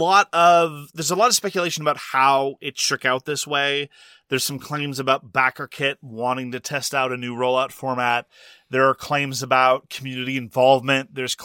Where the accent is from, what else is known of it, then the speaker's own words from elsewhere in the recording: Canada; Honestly, as a Canadian consumer, I don't think there's any reason for a Canadian to pledge for this.